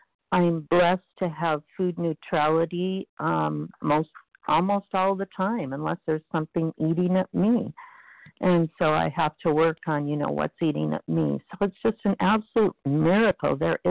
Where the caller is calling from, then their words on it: Washington, United States; calling, recovered, calling from Washington State.